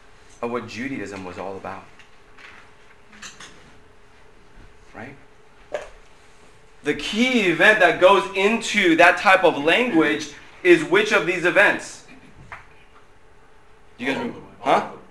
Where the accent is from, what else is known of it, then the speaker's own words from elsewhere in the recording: United States; born there; Because I'm born in America.